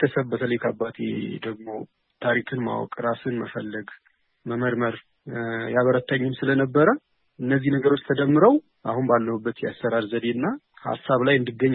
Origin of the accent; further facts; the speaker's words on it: Dessie, Amhara, Ethiopia; born there; የተወለድኩት በደሴ ከተማ ነው።